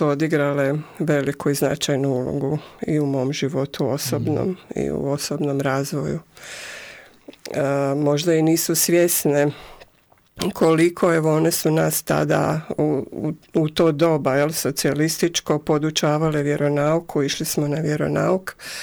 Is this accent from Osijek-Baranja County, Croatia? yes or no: yes; Đakovo, Osijek-Baranja County, Croatia; ja dolazim iz Slavonije, u Đakovu sam išla u osnovnu i srednju školu, dakle to je biskupijski grad